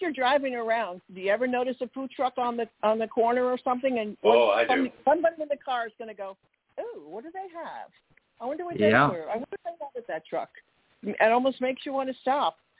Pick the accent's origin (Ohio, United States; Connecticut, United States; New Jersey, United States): New Jersey, United States; now in Orlando, United States; Right now I'm in Orlando, Florida. I've been here for a number of years already, and I'm originally from New Jersey.